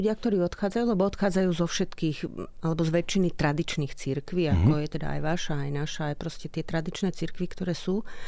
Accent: Červenica, Prešov Region, Slovakia; vyrastala som ako dieťa v Červenici, čo je vedľajšia na dedina, kde sú opálové bane.

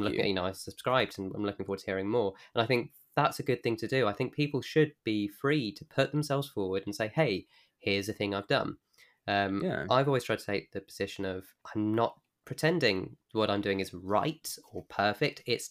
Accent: United Kingdom; because obviously for us growing up in Britain in the 90s, American culture was everything to us.

